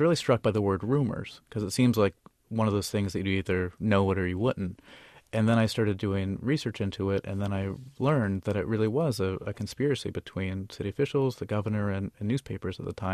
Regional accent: Riverside, California, United States; Well, I grew up in California. You know, I grew up in Riverside. I lived in Berkeley for a while.

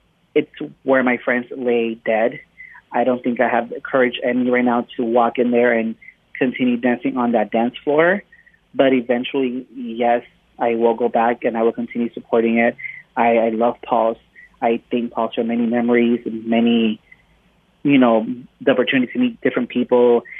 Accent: Puerto Rico; In Puerto Rico, it's more keep it on the low. Nobody wants to know. Nobody accepts it, you know, growing up.

